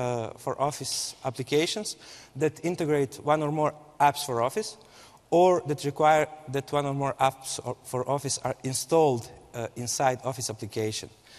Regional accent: Bosnia & Herzegovina; I'm from Bosnia

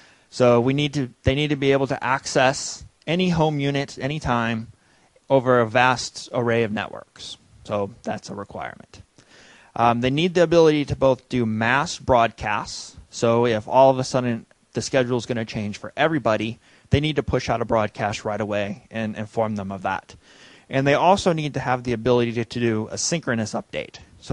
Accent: Iowa, United States; now in Texas, United States; So I'm from Iowa originally, which is a state that has a lot of cattle. And now I live in Texas.

